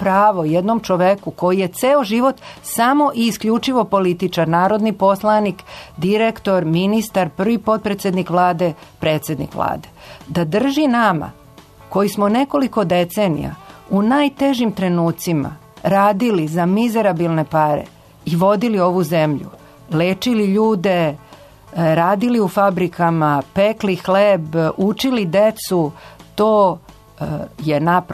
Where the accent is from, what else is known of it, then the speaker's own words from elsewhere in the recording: Croatia; iz Hrvatske podelim sa slušaocima neka moja iskustva